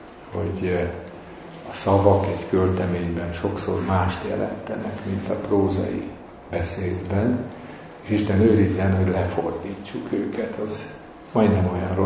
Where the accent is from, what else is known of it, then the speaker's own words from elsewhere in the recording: Nyíregyháza, Szabolcs-Szatmár-Bereg, Hungary; Emlékszem, jól Nyíregyházán nőttem fel, és minket nem nagyon engedtek el a szüleink ilyen koncertekre.